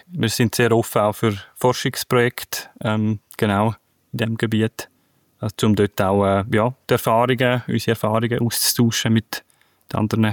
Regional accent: Graubünden, Switzerland; Zum Beispiel bin ich jetzt letztes Wochenende in meiner Heimat gewesen, in Engadin, über den Julierpass.

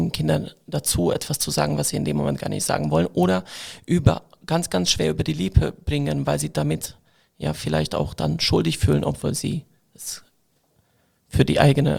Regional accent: Hungary; now in Germany; Ich komme aus Ungarn. Und meine Eltern haben damals nicht mitbedacht, dass ich irgendwann mal in Deutschland leben werde.

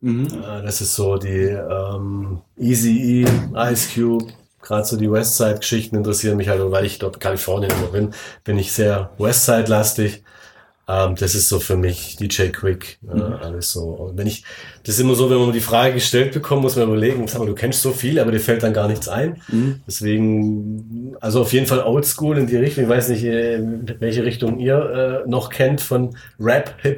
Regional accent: Baden-Württemberg, Germany; als Schwabe

